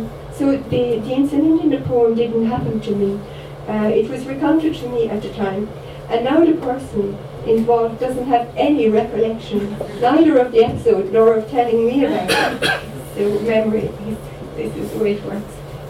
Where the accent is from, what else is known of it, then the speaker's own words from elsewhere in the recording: Paris, Île-de-France, France; English is a second language; For me, growing up in Paris, water came from the tap